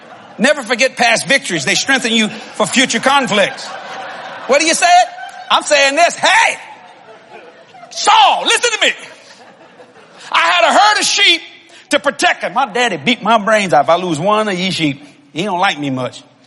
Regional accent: Louisiana, United States; I'm from South Louisiana. We don't know what a hailstorm is. We don't get hailstorm down not in New Orleans.

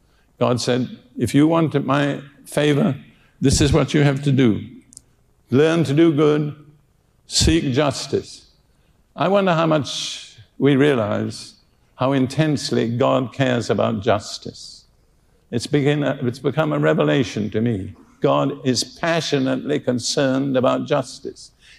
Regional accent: United Kingdom; I'm British and you can get offended with me, and Britain has nothing to boast of.

